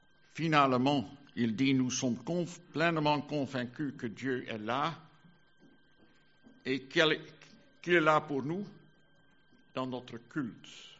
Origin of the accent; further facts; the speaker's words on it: Netherlands; Vous savez, je viens d'Hollande